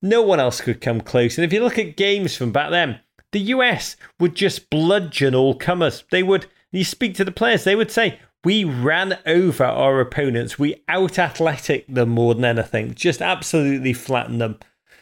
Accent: Liverpool, North West England, United Kingdom; I grew up in Liverpool. It wasn't outlawed. Liverpool, there was football mad.

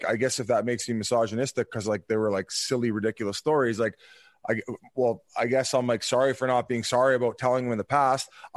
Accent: Canada; I'd say I'm fairly liberal and I'm from Canada.

